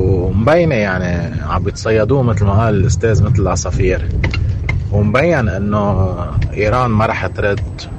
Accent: Lebanon

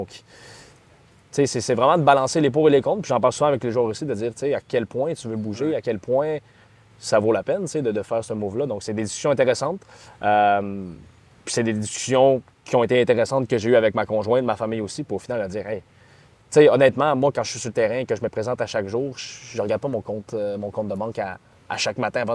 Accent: Quebec, Canada; Oui, on est des joueurs locaux. On est des Québécois. Puis on aime jouer ici à Montréal.

